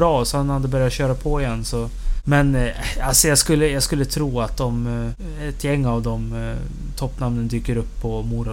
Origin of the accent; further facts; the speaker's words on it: Mora, Dalarna County, Sweden; Ja, men jag är från Mora